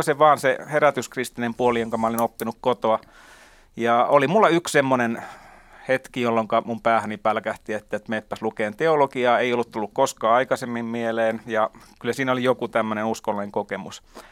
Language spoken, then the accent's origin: Finnish; Lapua, South Ostrobothnia, Finland; Eli mä oon kasvanut Piispalassa koko elämäni.